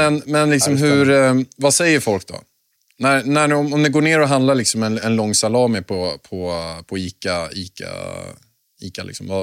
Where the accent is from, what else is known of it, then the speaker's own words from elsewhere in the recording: Vega, Stockholm County, Sweden; Jag kommer från Vega.